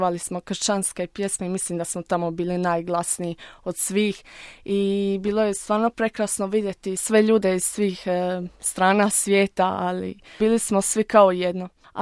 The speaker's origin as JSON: {"language": "Croatian", "town": "Solin", "region": "Split-Dalmatia County", "country": "Croatia", "said": "dolazim iz Solina."}